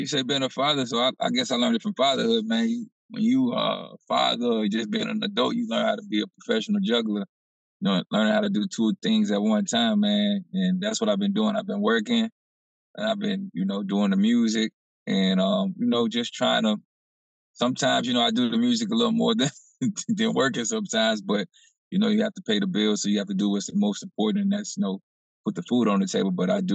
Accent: Shreveport, Louisiana, United States; now in Boston, United States; I'm from Shreveport, Louisiana, man. I'm out here in Boston, Massachusetts right now.

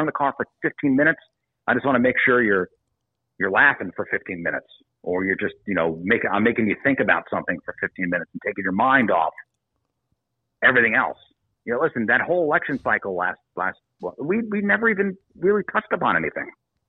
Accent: New York City, New York, United States; Listen, I'm from New York City. My mom came out to come visit us.

